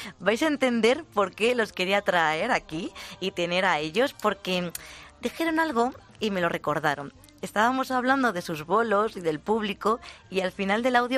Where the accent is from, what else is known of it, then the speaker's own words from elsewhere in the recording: Orce, Andalusia, Spain; Yo soy de Orce, Granada